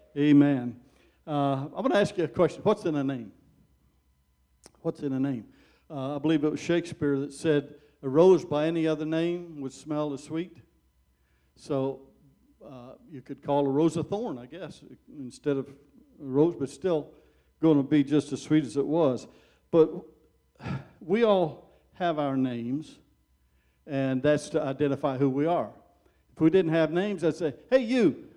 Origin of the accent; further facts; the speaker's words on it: Missouri, United States; also born or lived in Colorado / Indiana; I was born in Colorado, raised in the backwoods of Missouri and the fields of Indiana.